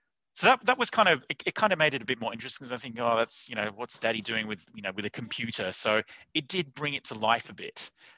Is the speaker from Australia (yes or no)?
yes; Australia; I grew up in Australia, and all the way growing up, I wanted to actually be a chemical engineer.